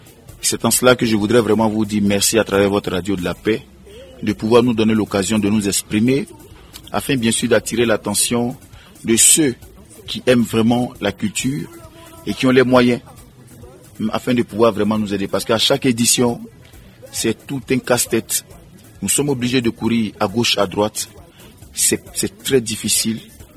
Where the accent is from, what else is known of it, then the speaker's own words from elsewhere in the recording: Divo, Gôh-Djiboua, Côte d’Ivoire; parce que chez nous à Divo, comme vous le voyez symbolisé par la statue, la femme est le pilier de notre vie.